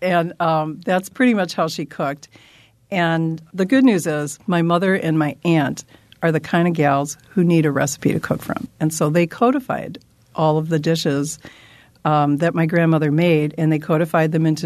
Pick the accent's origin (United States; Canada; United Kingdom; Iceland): United States; I always call her Fanny, though, because I'm an American.